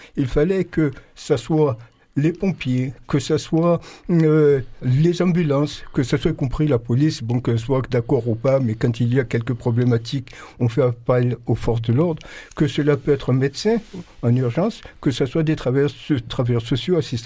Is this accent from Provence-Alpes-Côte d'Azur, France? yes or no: yes; Marseille, Provence-Alpes-Côte d'Azur, France; comme heureusement j'étais de Bisserine, donc je connaissais un peu le public et non seulement les quartiers, puisque venant de là